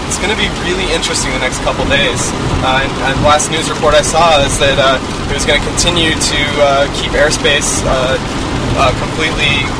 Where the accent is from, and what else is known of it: Northwest, United States